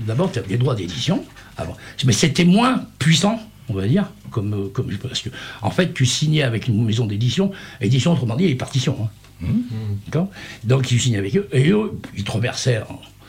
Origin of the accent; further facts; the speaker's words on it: France; Mais chez nous, en France, ça existait bien avant.